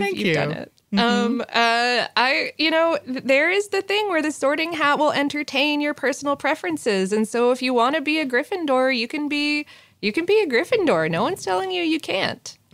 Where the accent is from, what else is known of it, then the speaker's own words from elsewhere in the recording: Omaha, Nebraska, United States; I am from Omaha, which is a larger city, and was both confused and appalled by the cinnamon roll and chili combo when I moved to Lincoln.